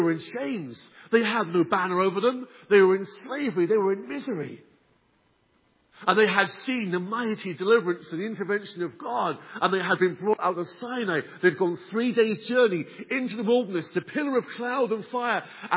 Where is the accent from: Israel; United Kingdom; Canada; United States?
United Kingdom; England; now in Newtownards, United Kingdom; I know I'm an Englishman standing in the pulpit here in Newton-Arns